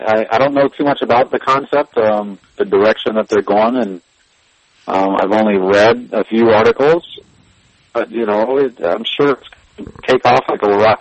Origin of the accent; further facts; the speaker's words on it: Columbus, Ohio, United States; also born or lived in Colorado Springs, United States; I grew up in Columbus. I grew outside of Columbus.